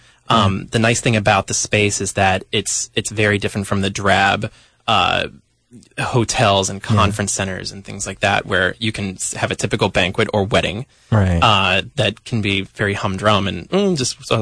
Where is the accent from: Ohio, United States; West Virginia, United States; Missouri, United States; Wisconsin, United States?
West Virginia, United States; Well, I'm from West Virginia, so I'm with you.